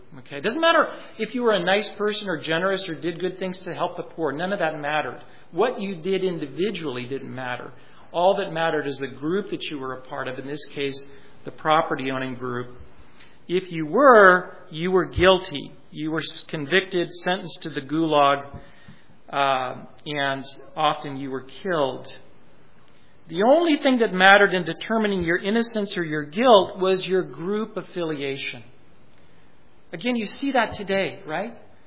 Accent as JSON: {"language": "English", "country": "United States", "said": "and I'm an American, I think we think it could not happen here."}